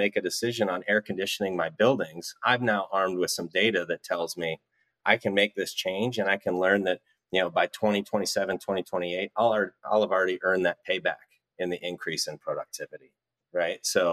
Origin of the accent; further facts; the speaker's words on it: Cedar Rapids, Iowa, United States; there was a pretty catastrophic accident in my hometown of Cedar Rapids.